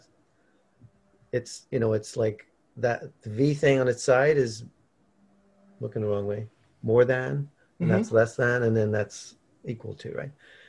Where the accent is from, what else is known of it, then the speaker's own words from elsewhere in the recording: Northern Ireland, United Kingdom; I was born in 64. So, you know, the civil rights stuff. And then I grew up in Northern Ireland.